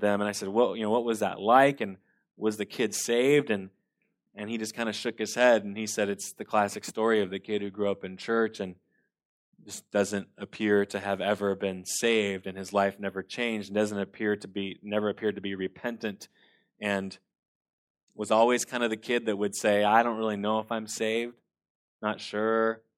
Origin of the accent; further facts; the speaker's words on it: Manteca, California, United States; I grew up in Manteca, California, and we would go to the local library, and we would walk in.